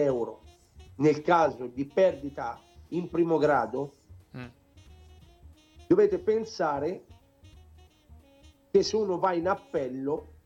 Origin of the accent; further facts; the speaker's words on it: Tuscany, Italy; da buon toscano, potrei dire anche